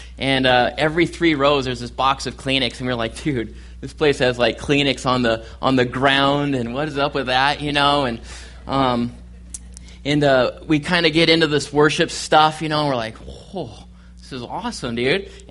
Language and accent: English; California, United States; now in Oklahoma City, United States; It seems like the Lord has just picked me up and transplanted me here to Oklahoma City. And I am from California, and everyone back there is going, "Where are you going?"